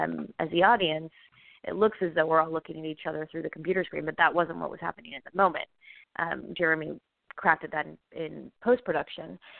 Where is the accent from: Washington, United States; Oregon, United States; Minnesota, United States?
Minnesota, United States; Minneapolis; Well, I was raised in Minneapolis, Minnesota.